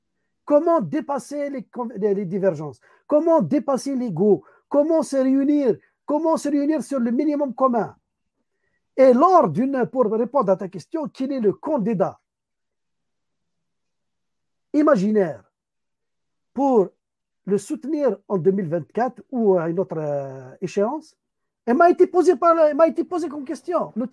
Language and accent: French; Algeria; je ne pouvais pas y aller chez moi en Algérie.